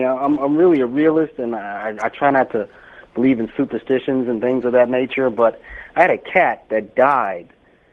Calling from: Atlanta, Georgia, United States; Atlanta, Georgia.

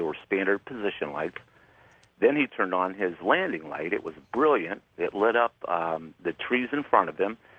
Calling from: Ohio, United States; from Ohio, by the way.

